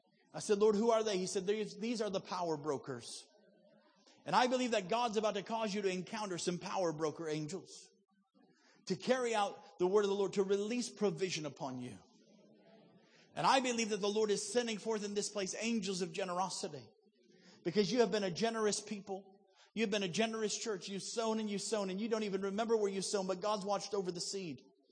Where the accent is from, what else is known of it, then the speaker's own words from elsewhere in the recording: Chicago, Illinois, United States; also born or lived in Wisconsin; My accent is confused. I was raised in Chicago, lived in Wisconsin.